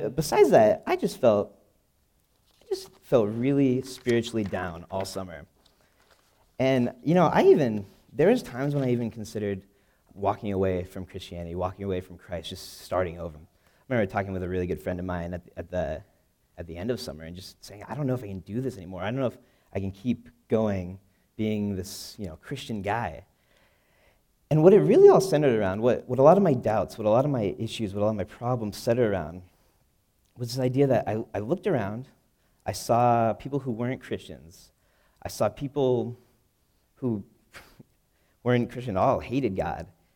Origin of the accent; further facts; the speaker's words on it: New Mexico, United States; But I'm actually from New Mexico, so I can't just run home and grab a photo.